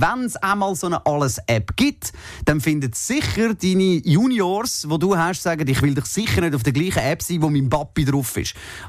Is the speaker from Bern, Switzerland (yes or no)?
no; Zurich, Switzerland; ich bin aus Zürich